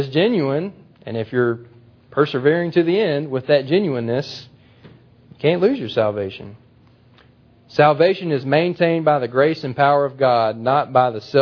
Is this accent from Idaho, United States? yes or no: no; Mississippi, United States; I grew up in South Mississippi, which is religiously predominantly Baptist.